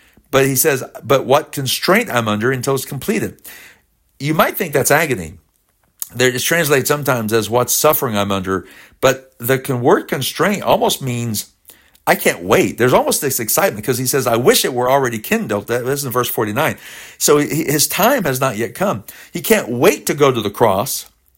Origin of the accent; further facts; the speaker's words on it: Kentucky, United States; I'm from Kentucky.